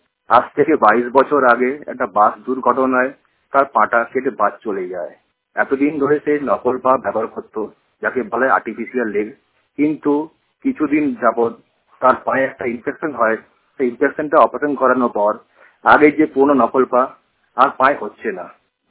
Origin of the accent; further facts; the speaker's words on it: Barrackpore, West Bengal, India; আমি একজন দৃষ্টিহীন প্রতিবন্ধী। আমার বাড়ি ব্যারাকপুর, কলকাতা, পশ্চিমবঙ্গ।